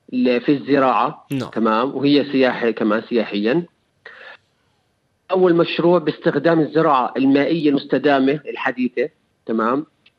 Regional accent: Ajloun Governorate, Jordan; من الأردن، وخاصة أو تحديدا من محافظة عجلون.

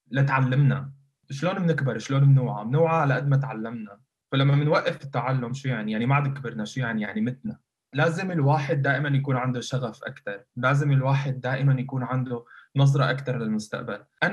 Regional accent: Syria; now in Netherlands; أنا انولدت بسوريا وربيت بسوريا وأمي سورية، ليش ما في إلي حق بالجنسية؟

